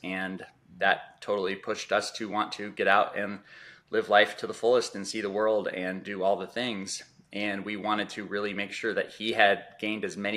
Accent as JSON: {"language": "English", "region": "Arizona", "country": "United States", "said": "We are from Arizona. So we wanted to see different things than we're used to in the desert Southwest."}